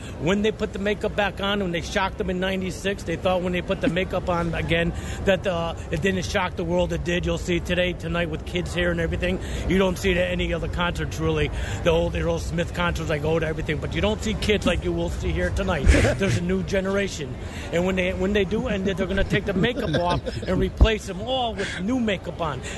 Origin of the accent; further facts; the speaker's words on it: New Britain, Connecticut, United States; Anybody who knows … from Connecticut, I grew up in New Britain, graduated in New Britain High in 82, went to high school with everybody in New Britain.